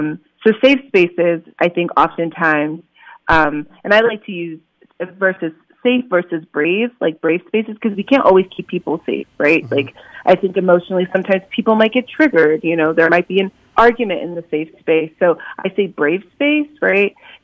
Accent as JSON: {"language": "English", "town": "Allentown", "region": "Pennsylvania", "country": "United States", "tie": "born or raised there", "said": "I use she and they pronouns. I was born and raised in Allentown."}